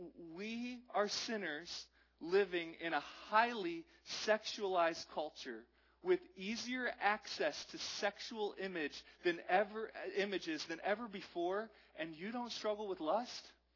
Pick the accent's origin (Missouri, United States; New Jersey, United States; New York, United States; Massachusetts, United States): New Jersey, United States; We're from New Jersey. Everyone's impatient, especially when they're driving, right?